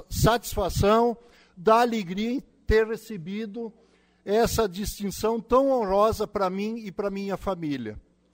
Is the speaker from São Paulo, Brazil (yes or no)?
no; Vacaria, Rio Grande do Sul, Brazil; tenho propriedade em Monte Alegre, mas resido em Vacaria, também sou de Vacaria, quer dizer, tenho meu título em Vacaria e resido em Vacaria, sou vacariano.